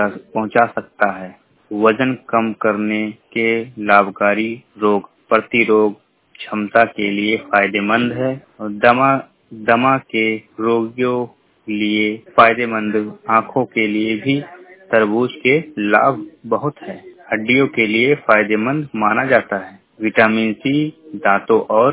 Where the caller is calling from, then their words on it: Bahraich, Uttar Pradesh, India; मेरे गांव का नाम है केवल जिला बहराइच से बोल रहा हूँ।